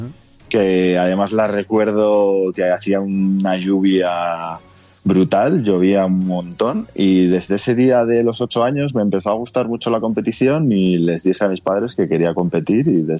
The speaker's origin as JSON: {"language": "Spanish", "town": "Majadahonda", "region": "Community of Madrid", "country": "Spain", "said": "Aunque yo soy de Madrid, de Majadahonda, pues mis padres desde muy jóvenes ellos iban allí porque tenemos una casa. En La Pinilla, y íbamos todos los fines de semana"}